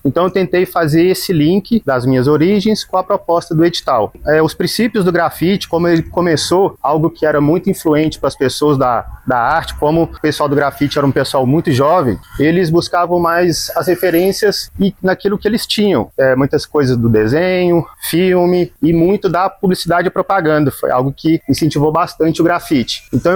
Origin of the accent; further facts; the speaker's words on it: Pará de Minas, Minas Gerais, Brazil; now in Belo Horizonte, Brazil; Nascido e criado aqui em Pará de Minas, porém moro em Belo Horizonte aproximadamente há 7 anos.